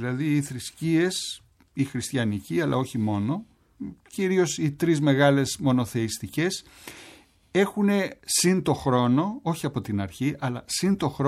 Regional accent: Athens, Attica, Greece; also born or lived in Crete; Εγώ ως παιδί της Κυψέλης, Κυψελιώτης, έχω γεννηθεί στην Κρήτη, αλλά μεγάλωσα στην Κυψέλη κυρίως.

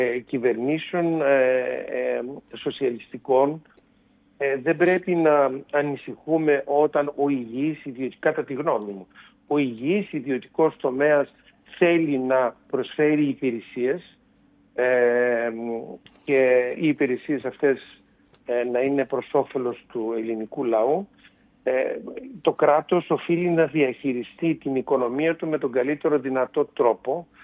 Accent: United Kingdom; γιατί ανατράφηκα στη Μεγάλη Βρετανία, μεγάλωσα

